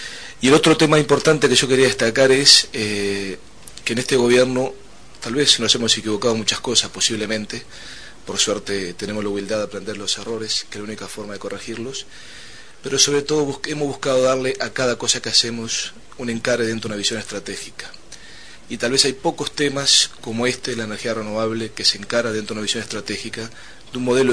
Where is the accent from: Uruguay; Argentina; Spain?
Uruguay; contribuir como uruguayos